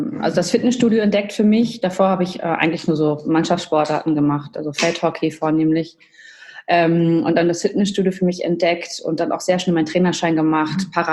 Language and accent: German; United States; now in Germany; Also ich bin Amerikanerin, ich war öfter da, auch 2 Jahre mal zur Highschool